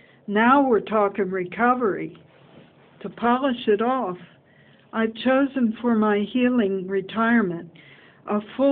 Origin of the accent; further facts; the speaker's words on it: Washington, District of Columbia, United States; born there; Well, I was born in Washington, D.C., and I was born in my grandmother's hospital.